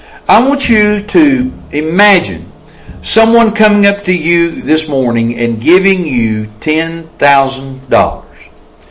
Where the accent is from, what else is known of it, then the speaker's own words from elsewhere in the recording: Coleman, Alabama, United States; I am from Coleman, Alabama.